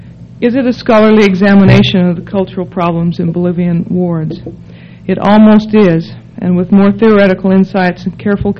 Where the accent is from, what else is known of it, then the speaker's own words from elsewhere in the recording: Utah, United States; because I'm an American, because I was raised along the Wasatch Front, because I was born during the baby boom, and because I am a woman.